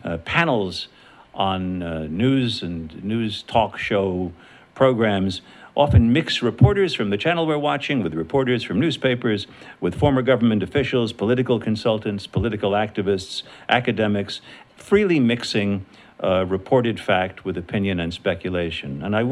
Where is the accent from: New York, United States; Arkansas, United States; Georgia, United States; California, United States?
New York, United States; New York City; What I thought was the old days of where I grew up in New York City, the newsstand with 8 daily newspapers